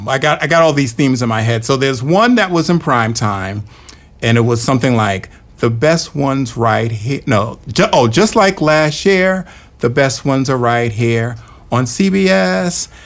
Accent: Bronx, New York, United States; From the Bronx.

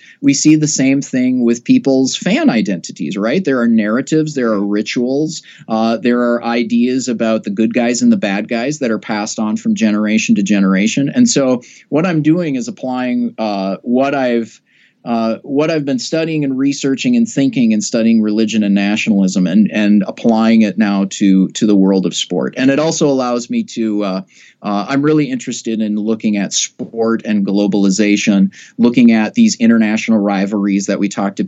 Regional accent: Minnesota, United States; And So I grew up in Minnesota, obviously. I grew up playing hockey. I was a youth hockey coach.

